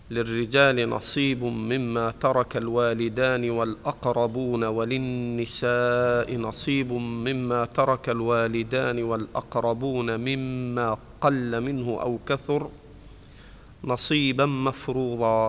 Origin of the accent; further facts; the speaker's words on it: Egypt; في بعض المناطق عندنا في مصر ما يورث الأرض